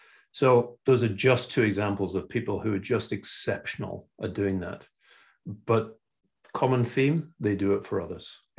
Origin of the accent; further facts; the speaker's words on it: Newcastle upon Tyne, North East England, United Kingdom; Now, I come from Newcastle upon Tyne. Yeah. As a Geordie bloke growing up